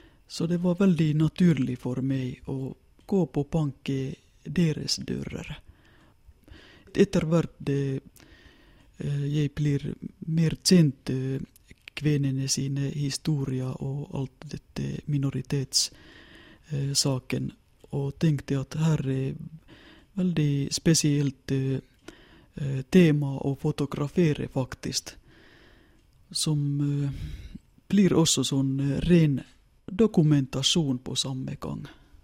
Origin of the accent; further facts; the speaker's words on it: Helsinki, Uusimaa, Finland; now in Norway; Så jeg har sagt at jeg har ikke røtter her i Nord, fordi jeg kommer fra Helsingfors.